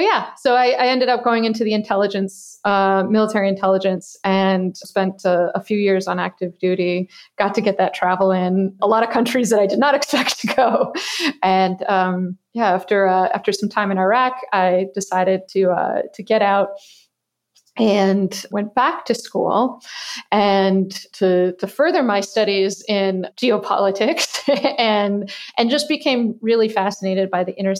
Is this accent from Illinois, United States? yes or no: no; Wisconsin, United States; And, you know, I grew up in Wisconsin.